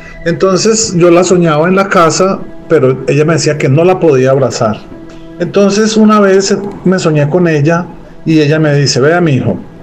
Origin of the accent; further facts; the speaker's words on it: Colombia; now in Brazil; un saludo desde Brasil. Saludos. Soy un colombiano que vive aquí en este país hace ya unos 10 años aproximadamente